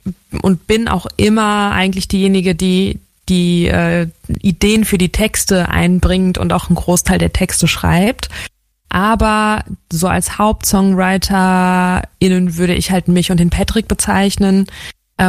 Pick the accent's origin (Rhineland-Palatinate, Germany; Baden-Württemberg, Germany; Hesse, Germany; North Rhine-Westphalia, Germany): Rhineland-Palatinate, Germany; Diez; now in Mainz, Germany; Genau, ich wohne in Mainz. Und das nenne ich auch meine Heimatstadt und ich bin in Dietz bei Limburg an der Lahn aufgewachsen und auch das ist genau an der Grenze von Rheinland-Pfalz.